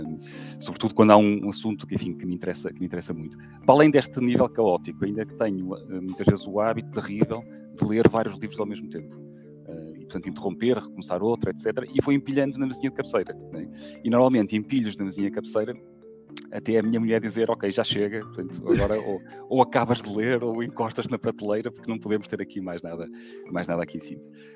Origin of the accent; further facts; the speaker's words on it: Portugal; olha, eu sou português